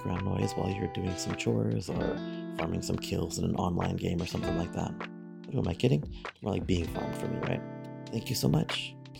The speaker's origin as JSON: {"language": "English", "country": "Canada", "said": "I am Canadian and from a very mixed background. My mother is Asian and my father is European, and people tell me I look either Mexican, Filipino, Hawaiian, and everything else in between."}